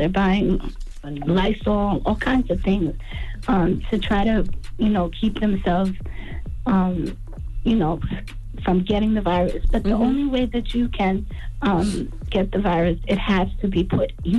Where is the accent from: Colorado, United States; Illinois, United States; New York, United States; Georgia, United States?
New York, United States; Queens; now in Pennsylvania, United States; I'm from Queens, New York, but I live in Pennsylvania.